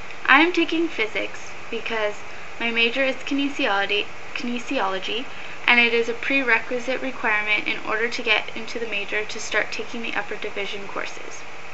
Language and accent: English; Santa Clarita, California, United States; I am 21 years old. I'm from Santa Clarita, California, and people don't usually know where that is until I say that it is very close to Magic Mountain